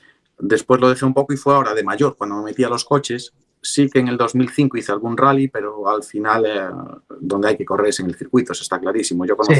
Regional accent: Galicia, Spain; Cierto, somos los únicos gallegos que estamos ahí

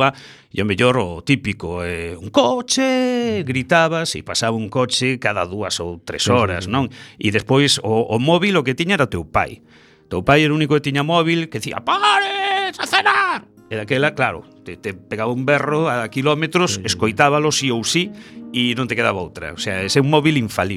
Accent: Oleiros, Galicia, Spain; eu vivín Oleiros moitos anos, a nenez pasei nalí e bueno, eu son de Oleiros prácticamente, como quen di, non?

